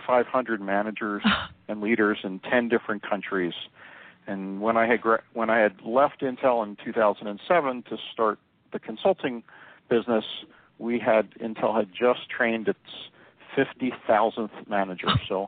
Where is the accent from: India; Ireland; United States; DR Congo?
United States; Levittown, Pennsylvania; moved away as an adult; now in Phoenix, United States; Well, I was born and raised in Levittown, Pennsylvania, and I lived in the Philadelphia area, went to school in the Philadelphia area. For probably the first 32 years of my life.